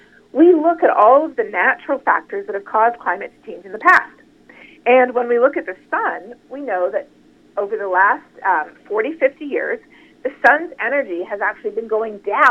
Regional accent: Canada; growing up in Canada, I learned about climate change at a very early age. It's part of our educational system.

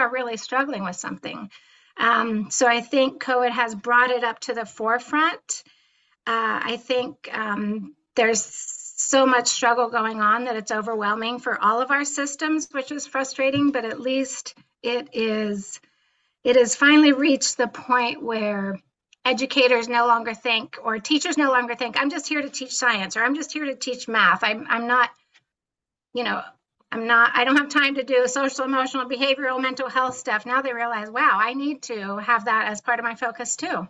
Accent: Ohio, United States; moved away as an adult; also born or lived in California; now in Redding, United States; So I was born and raised in Ohio, and so I'm a Midwestern girl. We moved to California after my second year of college, and lived in Central California for a while.

